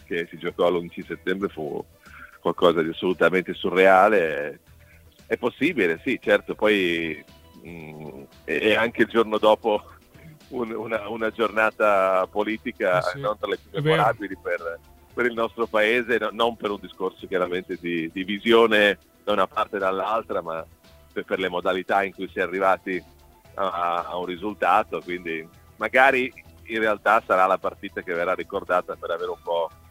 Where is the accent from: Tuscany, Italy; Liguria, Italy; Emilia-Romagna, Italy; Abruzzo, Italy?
Emilia-Romagna, Italy; Ferrara; No, io sono di Ferrara